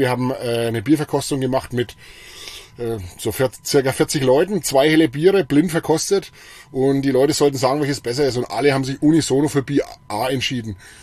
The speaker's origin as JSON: {"language": "German", "town": "Lichtenfels", "region": "Bavaria", "country": "Germany", "said": "also ich komme hier aus der Gegend oder aus Lichtenfels und bin hier natürlich auch sehr verwurzelt und bin da auch ein Stück weit stolz drauf"}